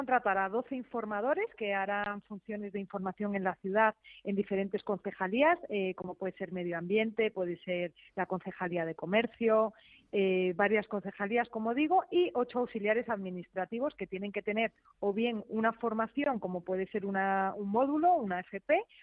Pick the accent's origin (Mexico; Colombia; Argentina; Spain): Spain; Community of Madrid; siendo madrileños